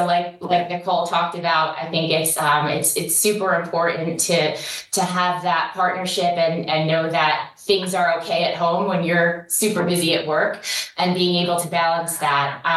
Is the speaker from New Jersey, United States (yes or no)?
yes; New Jersey, United States; So I grew up in North Jersey, did not go far, as I'm still living in New Jersey and working in New York.